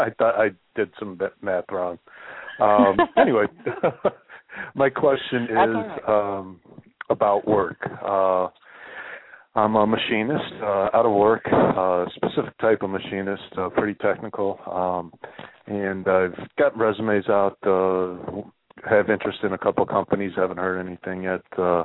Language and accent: English; Cleveland, Ohio, United States; I'm from Cleveland, Ohio.